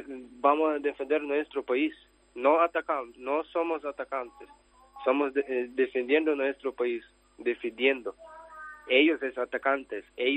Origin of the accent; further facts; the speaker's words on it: Ukraine; Spanish is a second language; que lo Putin entró en mi país ya casi 9 años y ahora, solo ahora, todo el mundo empieza a preocupar qué pasó ahí